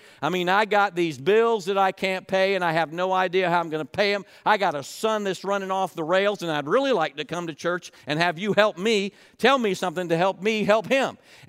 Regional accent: Melbourne, Florida, United States; in the towns that we grew up in around Melbourne, Florida.

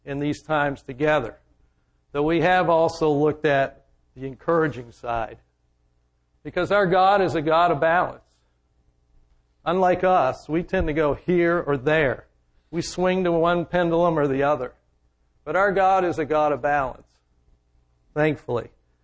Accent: Vermont, United States; accent: Vermont; I have a hard time with that with my Vermont accent.

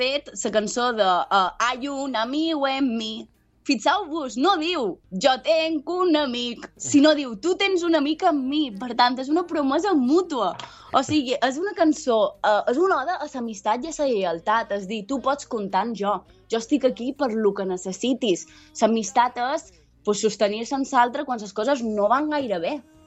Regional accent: Sóller, Balearic Islands, Spain; li vaig dir que jo també ho era, d'on ets, tal, de Soia, no, jo també sóc de Soia

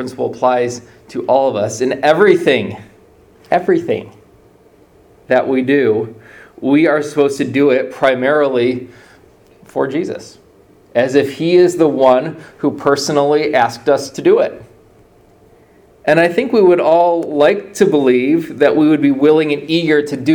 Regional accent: Brazil; Growing up in Brazil, whenever you want to need to do anything with the government, they always switch, "Well, it'll get done in 15 dias, in 15 days.

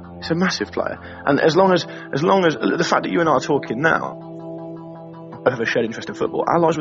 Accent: Portsmouth, South East England, United Kingdom; now in London, United Kingdom; I'm from Portsmouth on the south coast of the UK, and I live in London.

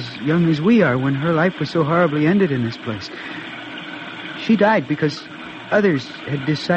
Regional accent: Düsseldorf, North Rhine-Westphalia, Germany; I'm from Düsseldorf.

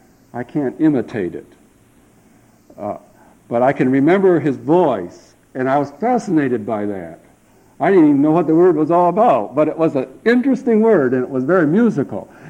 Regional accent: Elmont, Michigan, United States; Brother Lowdy coming up to my hometown in Elmont, Michigan, in the summer and giving talks.

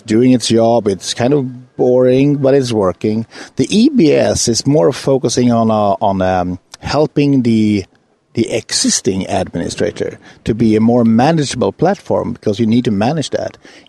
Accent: Sweden; English is a second language; I'm from Sweden

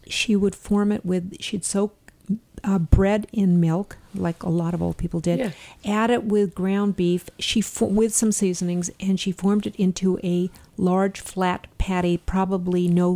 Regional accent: Los Angeles, California, United States; She made a tamale pie because I grew up in Los Angeles.

